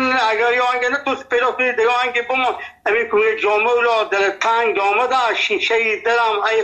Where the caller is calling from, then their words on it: Nimruz, Afghanistan; accent: Persian; ما 50 سال در ولایت نیمروز هستیم. اینجا لهجه ما لهجه فارسی هست، اینجا لفظی ما لهجه بلوچی هست،